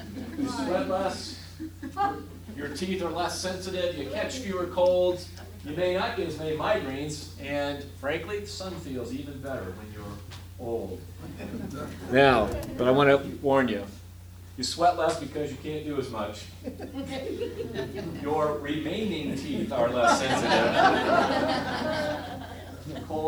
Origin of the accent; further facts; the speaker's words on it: Iowa, United States; I'm from Iowa.